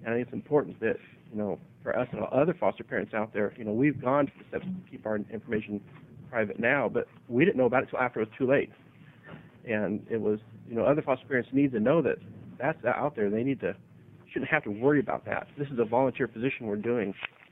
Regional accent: Eugene, Oregon, United States; I've been a foster parent with my wife for about 5 years. We're from Eugene.

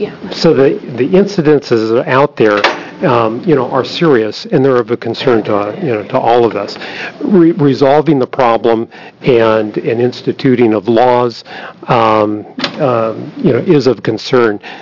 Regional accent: United States; I'm from Polk County, and I oppose 4016.

